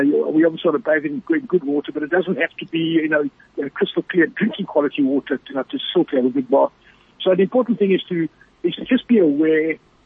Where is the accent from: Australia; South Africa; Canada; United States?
South Africa; But I think we as South African citizens deserve something better than we have at the moment.